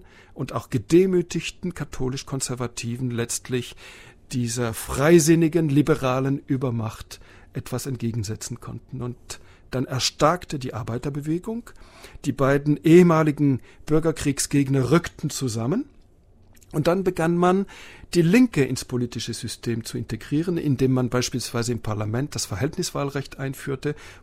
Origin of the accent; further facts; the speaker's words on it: Switzerland; Ich liebe die Schweiz. Ich bin auch ein Schweizer Patriot, ein kritischer Patriot.